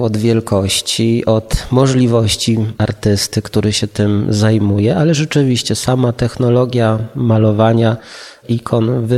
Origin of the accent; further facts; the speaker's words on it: Sanok, Subcarpathian Voivodeship, Poland; pochodzę z Sanoka